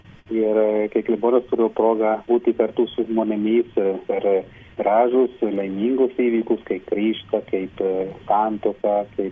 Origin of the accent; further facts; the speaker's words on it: Italy; Lithuanian is a second language; Bendrai žmonės gal vertina, kaip italas, nu, turiu daugiau tą galimybę bendrauti spontaniškai